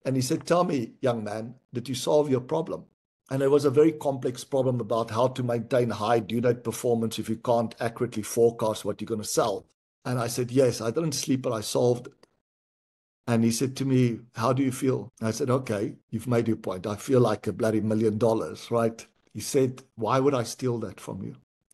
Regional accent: South Africa; I grew up in South Africa, grew up on a small farm, you know, without much resources.

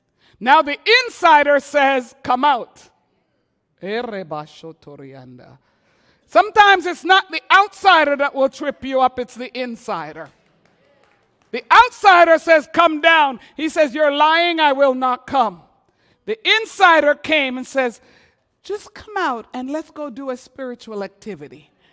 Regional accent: Jamaica; Well, I landed in my home country of Jamaica

